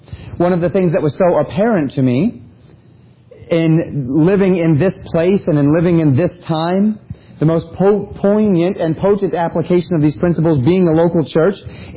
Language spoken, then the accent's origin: English; Colorado, United States; also born or lived in Florida; now in Minnesota, United States; I grew up on the Front Range in Colorado. Then I spent 8 years living in the Florida Panhandle before, of course, spending my 10 years here in Minnesota.